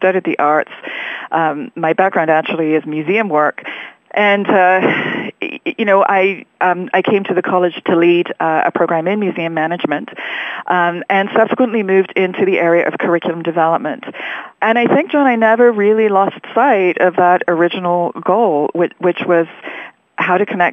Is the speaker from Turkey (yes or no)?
no; England, United Kingdom; I grew up in England, and I grew up in a village community, in a rural environment, and I worked on farms.